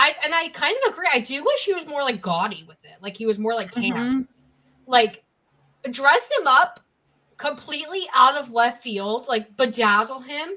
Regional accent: United States; I'm an American. We don't know that much about our government.

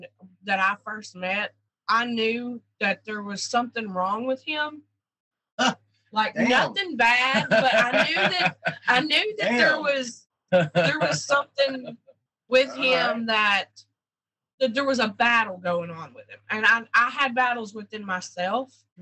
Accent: Hazard, Kentucky, United States; moved away; I was born in Hazard, Kentucky. I grew up in a what they call a holler.

